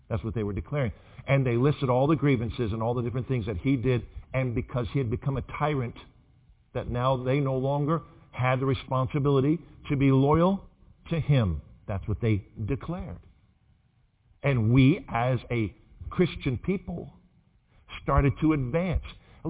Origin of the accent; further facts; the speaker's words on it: Oklahoma, United States; See, I'm from Oklahoma. That's, you know, where a lot of cowboys are.